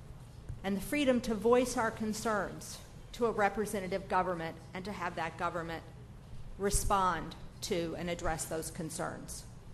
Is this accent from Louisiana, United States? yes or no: yes; Louisiana, United States; I certainly thought that as I was growing up in Louisiana, that there really was one person, one vote.